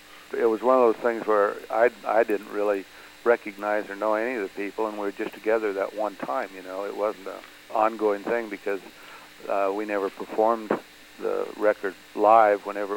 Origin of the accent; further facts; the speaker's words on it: South Dakota, United States; born there; No, I traveled around a lot. I was born in South Dakota. My father was in the Forest Service, and the Forest Service is similar to the military in that they transfer their personnel from forest to forest